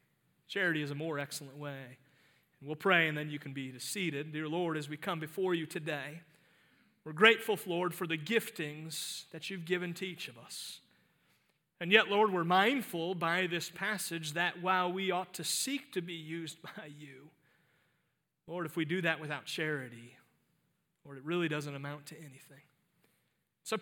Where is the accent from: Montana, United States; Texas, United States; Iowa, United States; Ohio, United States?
Ohio, United States; Cleveland; I grew up in Cleveland. Many of you know that about me.